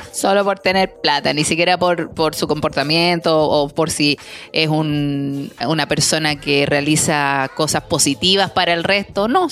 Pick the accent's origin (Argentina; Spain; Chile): Chile; Talca, Maule; Soy de Talca, le ponía. Soy de Talca, regálame plata.